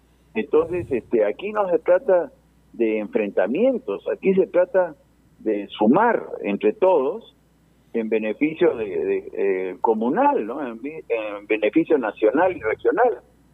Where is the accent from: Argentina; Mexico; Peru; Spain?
Peru; como peruano, puedo decir es que aquí nadie está ganando, ¿no?